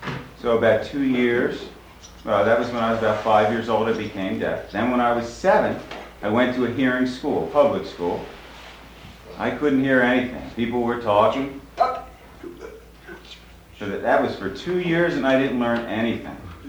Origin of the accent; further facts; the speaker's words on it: Philadelphia, Pennsylvania, United States; I'm also from Philadelphia, Pennsylvania.